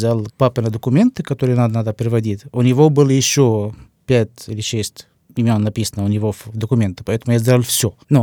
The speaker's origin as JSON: {"language": "Russian", "town": "Cairo", "region": "Cairo Governorate", "country": "Egypt", "tie": "born or raised there", "second_language": "Russian", "said": "Каир. Родился в Каир."}